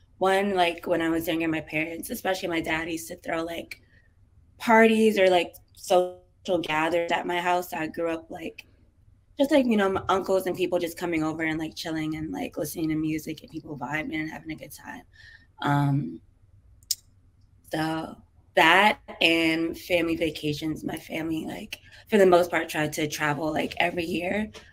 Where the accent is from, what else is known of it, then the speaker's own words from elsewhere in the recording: Bronx, New York, United States; now in Los Angeles, United States; I am from the Bronx. I currently live in LA.